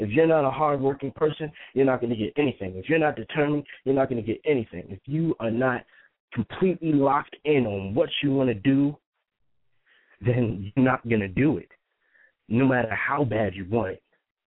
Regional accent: Frederick, Maryland, United States; also born or lived in Baltimore; now in Richmond, United States; I'm originally from Frederick, Maryland. You know what I'm saying? So I usually rep Baltimore. That's what I rep to the day I die. I moved to Baltimore when I was a little bit younger.

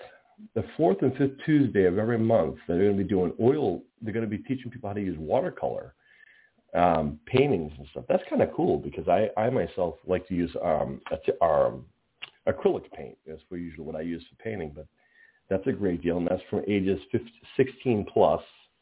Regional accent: Pawtucket, Rhode Island, United States; So what I want to do first is shout out the public library where I'm from. I'm currently airing from the Pawtucket Public Library, which is not far from where I live.

